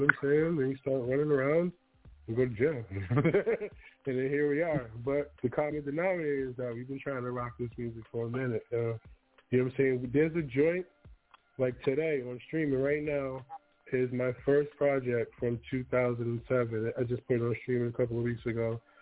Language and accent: English; Huntington, United States; I'm from Huntington, where like now I'm nearly from Huntington.